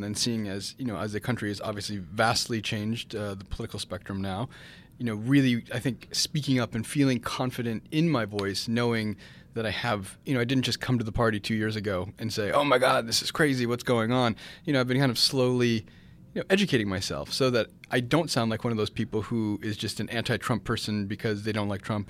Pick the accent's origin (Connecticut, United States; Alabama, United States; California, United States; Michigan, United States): Michigan, United States; Dearborn; growing up in Detroit, Michigan, I actually grew up in Dearborn, which is right outside of Detroit.